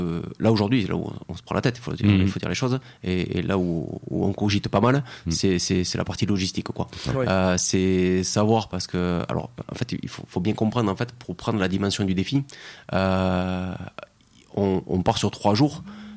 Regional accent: Nouvelle-Aquitaine, France; Marc et moi sommes à Genet, on est du Lot-et-Garonne, et dans le Lot-et-Garonne donc passe le canal de Garonne. Donc ce canal de Garonne, j'ai toujours côtoyé, soit pour aller courir, soit pour aller faire du vélo, etc. Dans ma jeunesse.

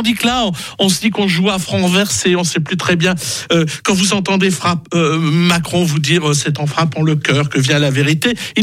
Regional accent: Hauts-de-France, France; born there; dans le nord de la France, par exemple, qui est une région qui a beaucoup souffert, c'est ma région d'origine où je suis né

